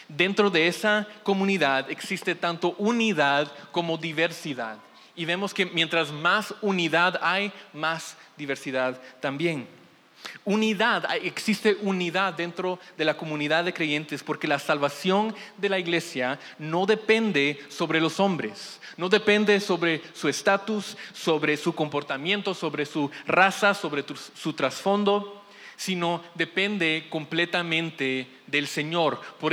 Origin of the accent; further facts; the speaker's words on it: Guatemala; yo crecí aquí en Guate.